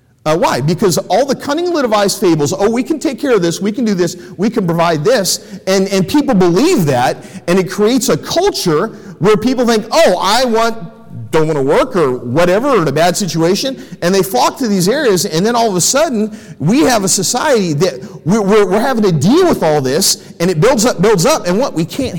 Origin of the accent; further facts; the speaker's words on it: United States; I must stand for those things because I'm an American.